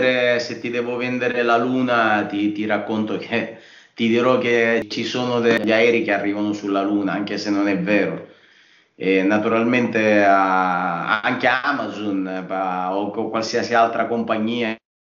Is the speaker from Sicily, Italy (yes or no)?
yes; Sicily, Italy; moved away as an adult; also born or lived in Lombardy; poi me ne sono andato dalla Sicilia, mi sono trasferito a 20 anni in Lombardia.